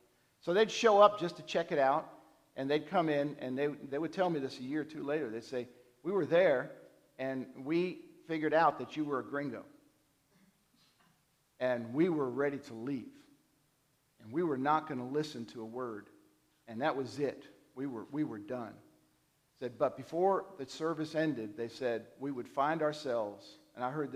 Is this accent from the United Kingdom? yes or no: no; New York, United States; accent: New York; We all have an accent. I think Todd said I've still got a little bit of a New York one in there somewhere. It's there. You know, it's hidden a little bit, but it's there.